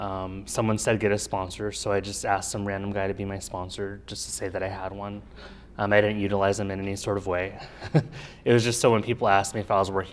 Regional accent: Tucson, Arizona, United States; moved away as an adult; now in Seattle, United States; I'm visiting from Seattle, Washington. I lived in Tucson my entire life and I moved up to Washington.

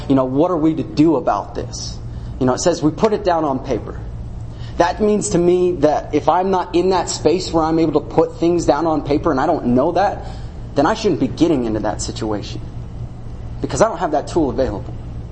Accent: Salt Lake City, Utah, United States

